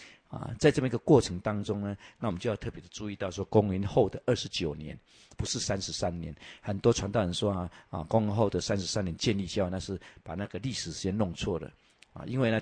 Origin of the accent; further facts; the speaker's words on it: Taiwan; 就像我们台湾人是一样，一出生就把你抓去什么，抓去拜拜，你就是佛教徒了，你就道教徒了，这是很传统的。